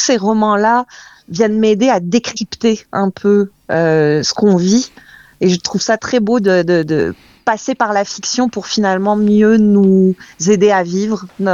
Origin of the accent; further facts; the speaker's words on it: Grand Est, France; now in Canada; c'était pas évident de grandir en France avec un nom de famille comme … Moi, je venais d'Alsace, où il y a une certaine homogénéité, disons, qui n'était pas nécessairement très ouverte.